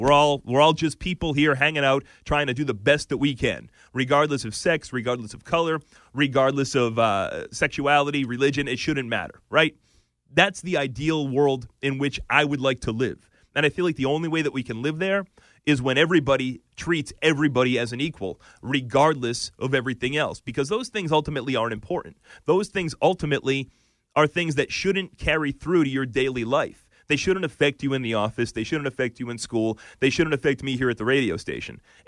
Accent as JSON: {"language": "English", "town": "Lynn", "region": "Massachusetts", "country": "United States", "tie": "born or raised there", "said": "because I've got family and friends in Lynn, I grew up playing in Lynn"}